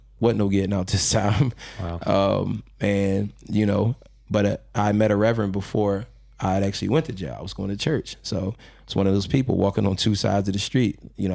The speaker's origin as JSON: {"language": "English", "town": "Philadelphia", "region": "Pennsylvania", "country": "United States", "tie": "born or raised there", "said": "I was born and raised in North Philly. So like, that's one of my passions, you know, for what I do."}